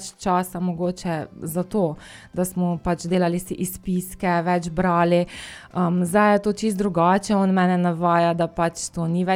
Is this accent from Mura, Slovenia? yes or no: yes; Ljutomer, Mura, Slovenia; ker sem sama iz Ljutomera.